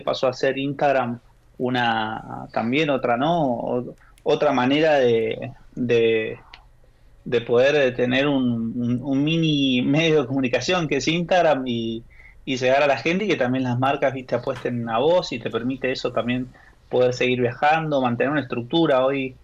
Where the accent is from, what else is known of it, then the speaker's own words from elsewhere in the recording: Mendoza, Argentina; soy mendocino y estoy acostumbrado a ver la montaña